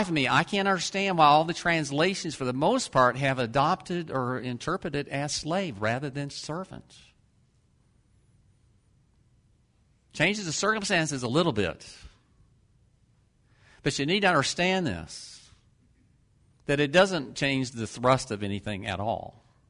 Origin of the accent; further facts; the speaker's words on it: Ocala, Florida, United States; because I'm from Ocala, I'll go to Ocala